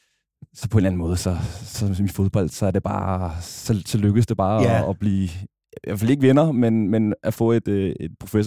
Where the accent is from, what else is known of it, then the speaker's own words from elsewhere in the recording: Brøndby, Capital Region of Denmark, Denmark; nu er jeg vokset op i Brøndby